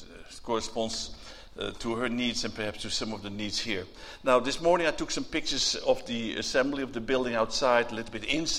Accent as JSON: {"language": "English", "town": "Haarlem", "region": "North Holland", "country": "Netherlands", "said": "I come from Haarlem in Holland. The town of Corrie ten Boom."}